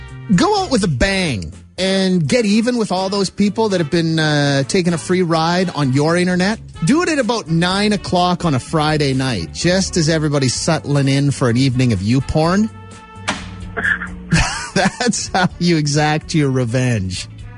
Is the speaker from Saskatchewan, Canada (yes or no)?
yes; Saskatchewan, Canada; I'm from the Newfoundland of the prairies, Saskatchewan.